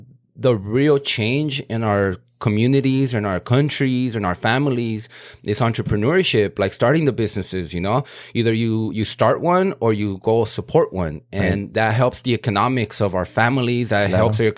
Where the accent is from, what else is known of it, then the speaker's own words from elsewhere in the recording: Bell, California, United States; but I come from Southeast LA. You come from Southeast LA. And my hometown, Bell, the city of Bell, where I grew up, I was raised, born and raised.